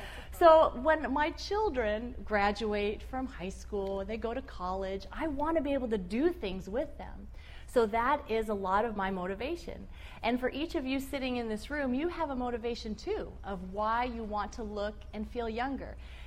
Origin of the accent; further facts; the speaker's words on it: Chula Vista, California, United States; I'm from Chula Vista, so I had a little bit of a drive this morning.